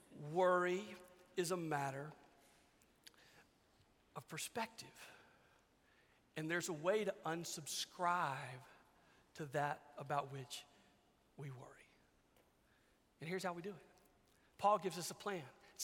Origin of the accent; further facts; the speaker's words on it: Louisiana, United States; I grew up in Louisiana, and we had hurricanes and tornadoes like every other Wednesday, a lot.